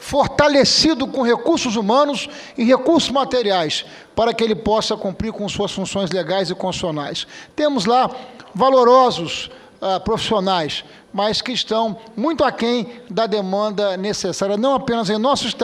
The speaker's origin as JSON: {"language": "Portuguese", "region": "Espírito Santo", "country": "Brazil", "said": "eu sou do Espírito Santo. Além de produzirmos petróleo, enfim, nós temos em nosso estado, a produção de mármore, de granito"}